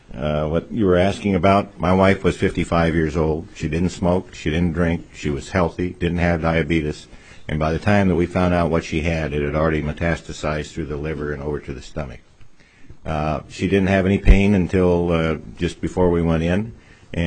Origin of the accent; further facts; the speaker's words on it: Fairbanks, Alaska, United States; from Fairbanks, Alaska.